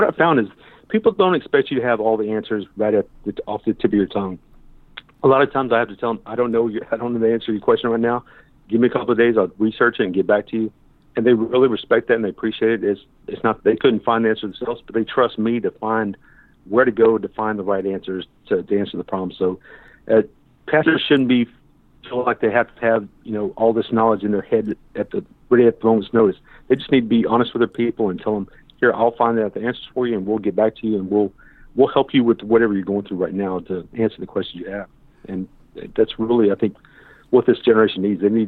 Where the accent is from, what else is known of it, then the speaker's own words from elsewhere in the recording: Texas, United States; So, I mean, it's when I was, when I grew up in Texas, Sunday was reserved for church.